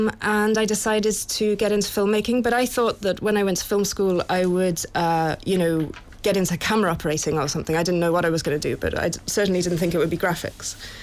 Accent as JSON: {"language": "English", "region": "Wales", "country": "United Kingdom", "lives_now": "Dublin, Ireland", "said": "I'm from Wales, but my mum is from Galway and I live in Dublin."}